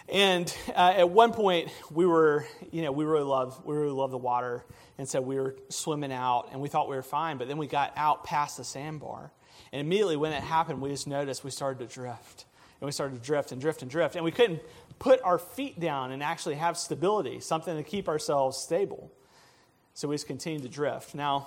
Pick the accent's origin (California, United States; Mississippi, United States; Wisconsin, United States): Mississippi, United States; So I'm from Mississippi. I'm from the Deep South. We have a very strong way of thinking and doing things that is very different than other parts of the United States.